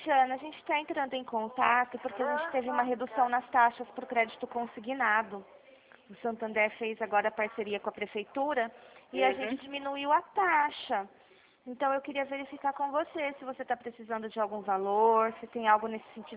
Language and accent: Portuguese; São Paulo, Brazil; Não, não, eu não sou de Arapongas, não. Eu sou daqui de São Paulo, eu falo da Central.